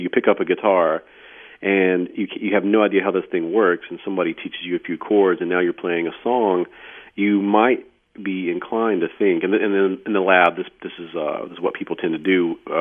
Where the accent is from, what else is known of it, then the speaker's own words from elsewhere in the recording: the South, United States; I'm a Southerner, and we really highly value as a culture in this region, and I think this is probably true for your region too, humility.